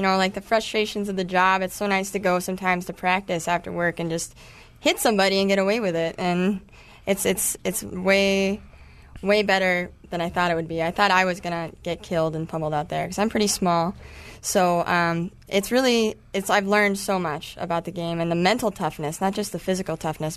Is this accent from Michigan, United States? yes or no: no; Colorado, United States; also born or lived in South Dakota; I actually grew up Colorado and South Dakota, and so I came up here for school.